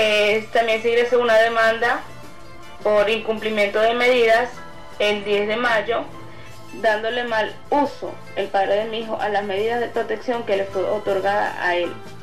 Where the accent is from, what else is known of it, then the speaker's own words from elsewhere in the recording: Venezuela; now in Guayaquil, Ecuador; lo he estado escuchando desde acá, desde Ecuador, Guayaquil, y como migrante venezolana